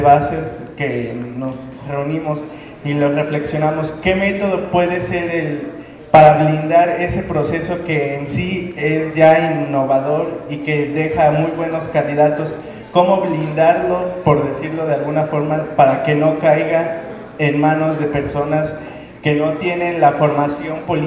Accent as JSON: {"language": "Spanish", "town": "Celaya", "region": "Guanajuato", "country": "Mexico", "said": "al menos en Celaya, de donde vengo"}